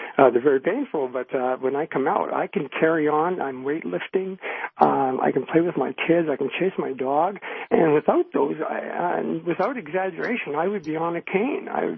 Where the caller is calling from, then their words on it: Windsor, Ontario, Canada; I'm calling from Windsor, Ontario